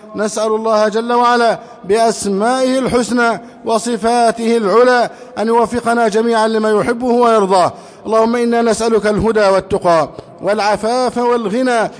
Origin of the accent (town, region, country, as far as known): Egypt